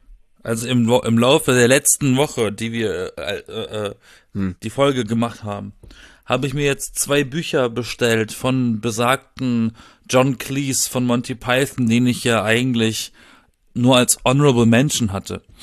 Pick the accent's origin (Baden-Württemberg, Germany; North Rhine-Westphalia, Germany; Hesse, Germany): Baden-Württemberg, Germany; born there; now in Berlin, Germany; Ich bin in einer Gegend, ich bin im Schwarzwald geboren. Das ist, glaube ich, mehr Grün kann man gar nicht um sich rum haben.